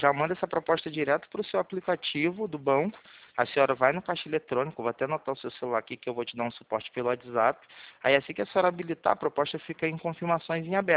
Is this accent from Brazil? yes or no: yes; Rio de Janeiro, Brazil; Eu sou do Rio de Janeiro, aqui do centro.